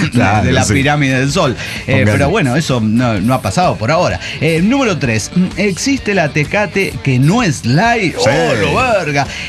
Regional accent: Colombia; porque como buena colombiana me siento muy orgullosa de cantar el segundo himno más hermoso del mundo

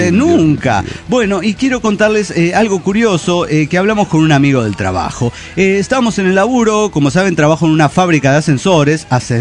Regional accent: Santa Fe, Argentina; de Santa Fe, República Argentina.

